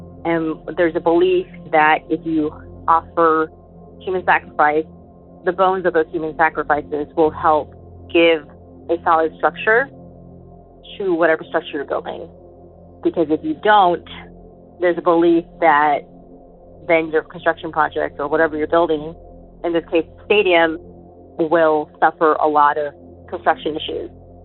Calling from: Texas, United States; I'm calling from Texas.

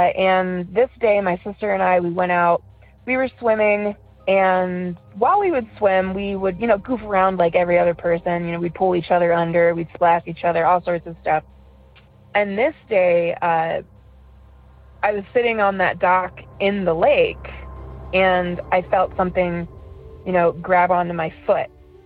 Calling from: Ohio, United States; I'm from Ohio, and I have two stories.

